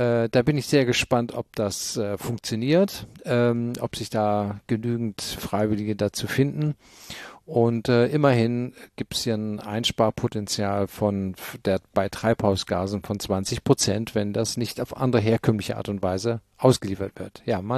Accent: Germany; berichte ich jetzt mal als Deutscher

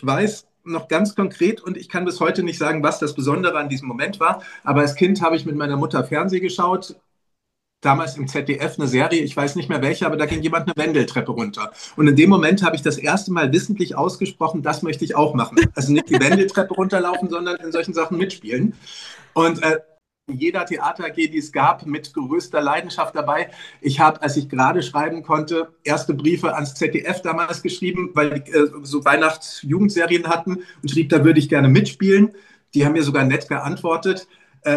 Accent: Petersberg, Hesse, Germany; also born or lived in Frankfurt; Ich bin in Frankfurt geboren worden. In Fulda dann aber aufgewachsen oder in Petersberg, um ganz genau zu sein.

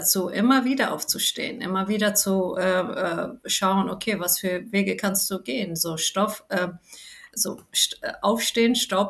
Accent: Frankfurt, Hesse, Germany; born there; now in Bochum, Germany; gebürtige Frankfurterin, jetzige Bochumerin, marokkanischstämmig, weiblich, muslimisch.

